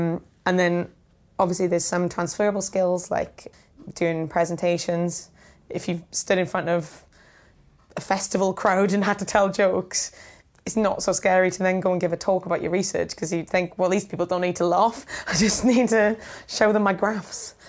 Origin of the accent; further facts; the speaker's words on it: Wales, United Kingdom; So being a science comedian and also being Welsh, both of those have helped me a lot.